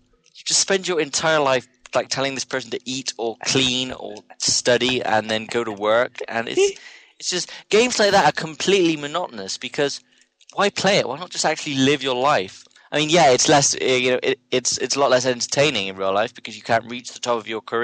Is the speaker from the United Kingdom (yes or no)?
yes; United Kingdom; I have a British passport. I have a British birth certificate. I'm British.